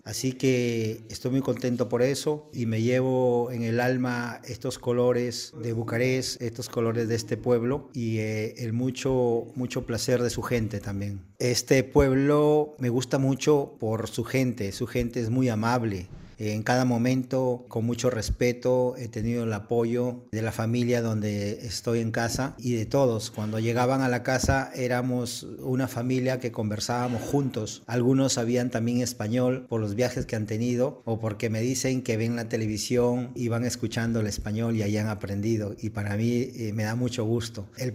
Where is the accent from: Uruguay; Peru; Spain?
Peru; Lima; soy artista plástico peruano